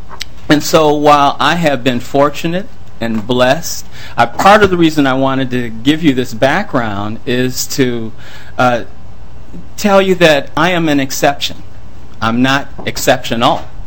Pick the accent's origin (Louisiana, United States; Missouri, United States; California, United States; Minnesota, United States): Minnesota, United States; Minneapolis; I am a fourth generation Minnesotan. I was born in North Minneapolis and raised in South Minneapolis, graduate of Washburn High School, and graduate of the University of Minnesota